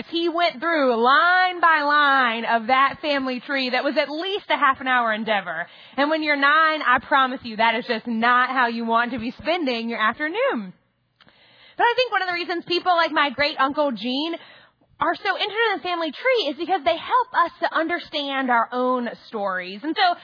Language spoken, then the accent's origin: English; New Orleans, Louisiana, United States; And then another thing is a lot of you know that I'm from New Orleans, born and raised. But you may also have thought to yourself that I don't sound like I'm from New Orleans.